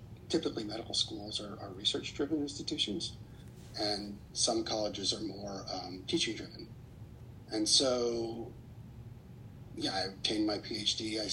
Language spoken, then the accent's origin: English; Texas, United States; And I grew up partly in Texas, and so I returned.